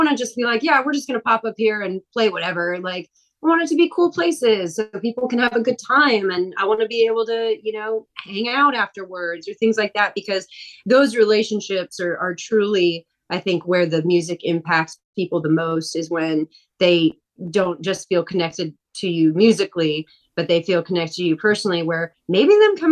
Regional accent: California, United States; born there; also born or lived in Texas; Even I consider Texas home, but I was born in California.

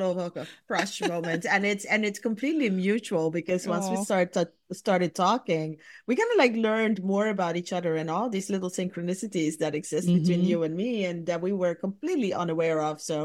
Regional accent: Curaçao; moved away as an adult; also born or lived in Netherlands; so I was born and raised in Curacao, like so many of us back then and even now, we when we want to go to university and expand our education, we usually get off the island.

